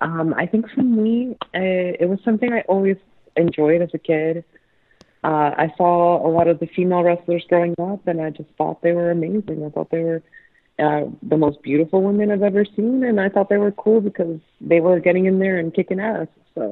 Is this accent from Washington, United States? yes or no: no; Miami, Florida, United States; So I'm based out of Florida. I was from Miami.